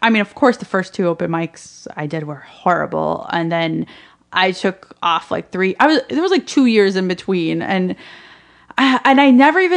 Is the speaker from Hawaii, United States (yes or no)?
no; Alabama, United States; like growing up in Alabama as a Palestinian Muslim, and people would be like, what?